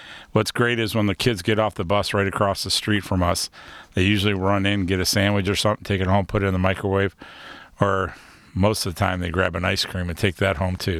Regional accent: Farmington Hills, Michigan, United States; I can tell you with all honesty, growing up in Farmington Hills, I had friends that did the same thing I did.

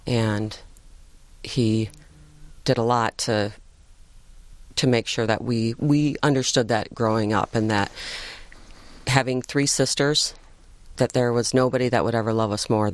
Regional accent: Heartland, Michigan, United States; I grew up in Heartland, Michigan, just a small little sleepy town, and my parents moved out there when after my mom's parents had given them some property.

